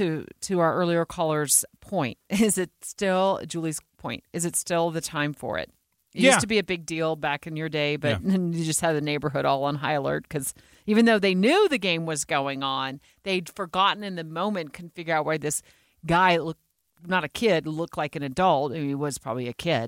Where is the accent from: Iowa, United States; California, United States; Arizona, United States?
Arizona, United States; because I grew up in Arizona, most of the front yards were gravel